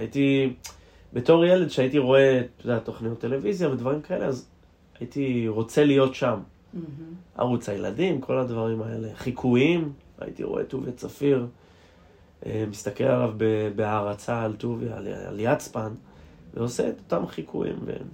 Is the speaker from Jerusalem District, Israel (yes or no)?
no; Nahariya, Northern District, Israel; אני גדלתי בנהריה בשכונת טרומפלדור, שזו השכונה הצפונית בעיר. על פי העירייה, את יודעת, זה נחשב שכונת עוני או משהו כזה